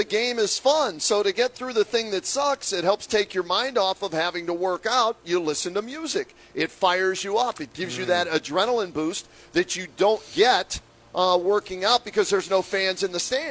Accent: Springdale, United States; Oh, when I grew up in Springdale, I mowed the front yard and the backyard.

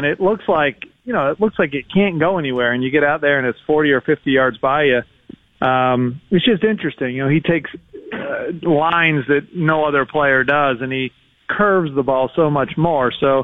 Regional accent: Pennsylvania, United States; You know, I grew up in Pennsylvania, so in colder weather as well.

